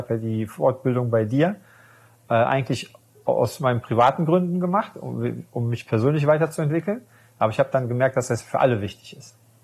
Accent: Düsseldorf, North Rhine-Westphalia, Germany; ich komme aus Düsseldorf.

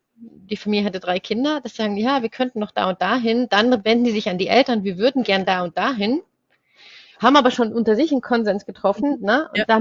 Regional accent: Germany; muss ich mich als Deutsche manchmal so ein bisschen rechtfertigen

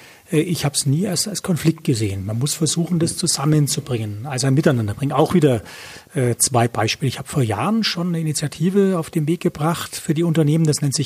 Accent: Nuremberg, Bavaria, Germany; ich bin im Nürnberger Süden aufgewachsen.

